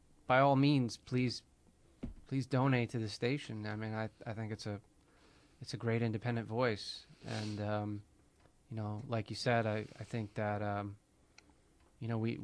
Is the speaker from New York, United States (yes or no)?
yes; New York, United States; I grew up on Long Island. They would do that at, noon.